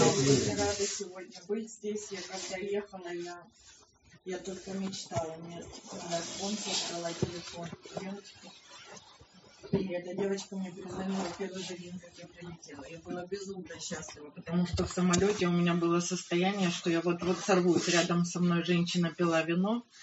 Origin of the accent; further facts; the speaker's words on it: Kyiv, Ukraine; born there; Я родилась в Киеве